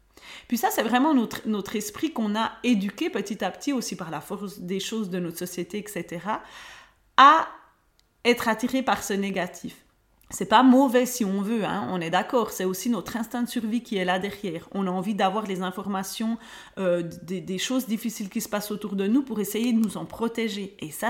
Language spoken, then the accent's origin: French; Switzerland; et moi, ma situation en tant qu'Européenne et en plus en tant que Suisse.